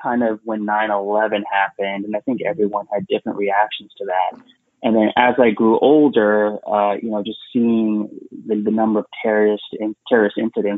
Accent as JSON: {"language": "English", "town": "Dallas", "region": "Texas", "country": "United States", "tie": "born or raised there", "said": "So I grew up in the Dallas, Texas area"}